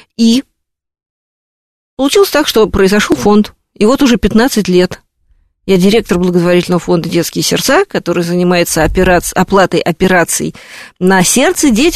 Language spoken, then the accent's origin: Russian; Moscow, Russia; И мы подумали, что же мы, работающие москвичи, не соберем эти $5000.